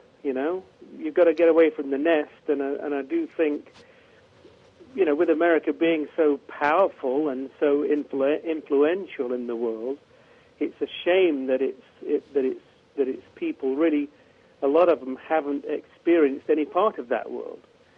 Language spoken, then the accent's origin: English; Nottingham, East Midlands, United Kingdom; Nottingham. Where Robin Hood came from.